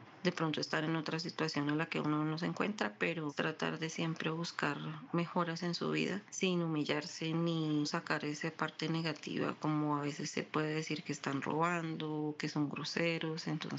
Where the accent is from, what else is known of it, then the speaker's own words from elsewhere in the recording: Caracas, Capital District, Venezuela; moved away as an adult; now in Colombia; tengo 40 años, vengo de Caracas, Venezuela